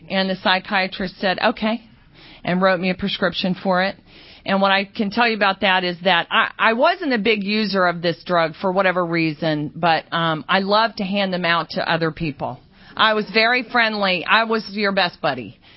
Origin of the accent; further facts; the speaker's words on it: Virginia, United States; I grew up in Virginia, by the way.